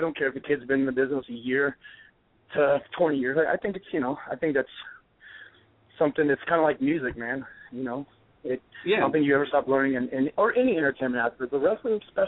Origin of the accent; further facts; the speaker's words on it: Boston, Massachusetts, United States; born there; I was born in South Boston, and she's that old school Irish Catholic lady